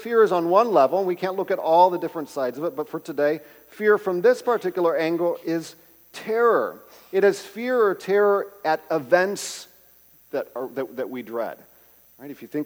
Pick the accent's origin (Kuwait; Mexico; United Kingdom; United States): Mexico; When my sister and I grew up in Mexico